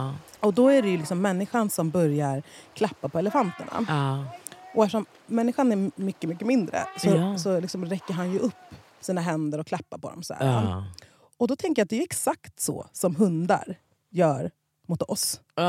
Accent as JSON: {"language": "Swedish", "town": "Stockholm", "region": "Stockholm County", "country": "Sweden", "tie": "born or raised there", "said": "Jag är uppvuxen i Hammarbyhöjden."}